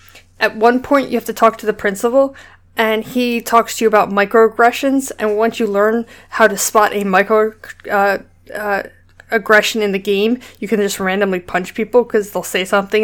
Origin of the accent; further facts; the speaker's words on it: Hawaii, United States; So they actually put Pacific Islander, as I'm Hawaiian, so I was really excited to play a Pacific Islander.